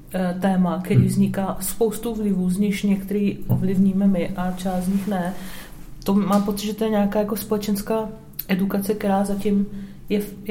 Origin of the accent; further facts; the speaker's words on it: Algeria; now in Czech Republic; já jsem vyrostla v Alžírsku, vlastně můj táta je Sudánec, ale žili jsme v Alžírsku